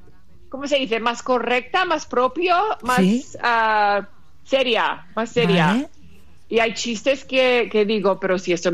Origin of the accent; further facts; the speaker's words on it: Madrid, Spain; also born or lived in Rota; now in United States; yo de pequeña vivimos en Madrid y en Rota, así que yo aprendí el español primero, pero después de tantos años en América